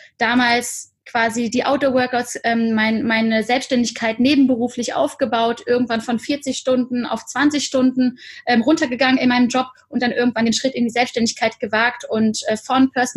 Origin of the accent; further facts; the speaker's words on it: Cologne, North Rhine-Westphalia, Germany; Bin gebürtige Kölnerin